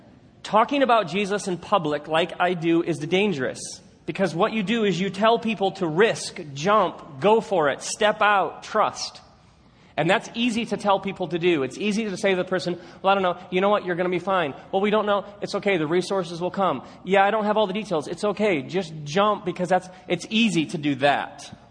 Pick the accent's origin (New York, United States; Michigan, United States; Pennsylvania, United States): Michigan, United States; Grand Rapids; no, I'm a pastor from Grand Rapids, but I want you to book me in that club